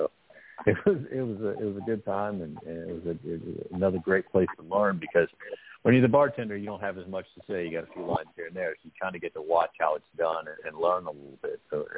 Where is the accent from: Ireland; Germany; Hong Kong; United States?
United States; Florida; because I grew up in Florida, so I know exactly what the marshes and the swamps look like